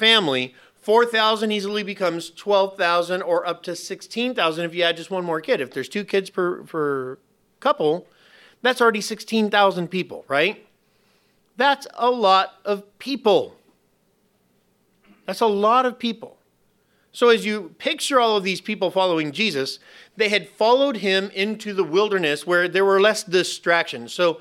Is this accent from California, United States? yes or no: yes; Los Angeles, California, United States; our house when we were growing up in East LA was huge.